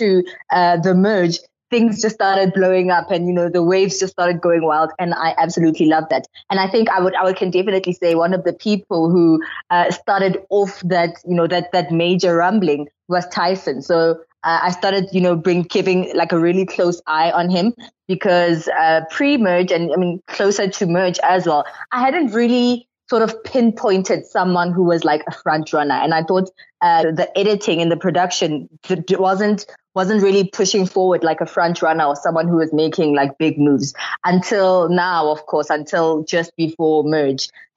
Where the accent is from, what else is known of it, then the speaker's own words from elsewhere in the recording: South Africa; as a South African myself